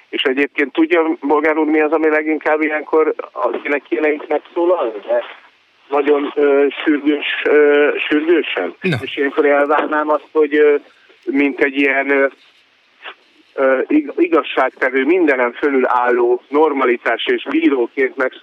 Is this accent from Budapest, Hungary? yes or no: no; Dunaújváros, Fejér, Hungary; valahogy így nőttem föl Dunaújvárosban